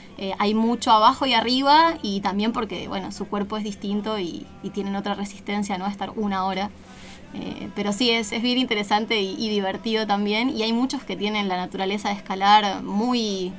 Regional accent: Buenos Aires, Argentina; yo que vengo de Capital Federal

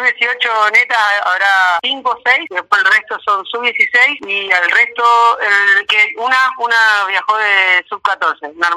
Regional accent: Santa Fe, Argentina; now in Bariloche, Argentina; Yo vengo de Santa Fe Capital.

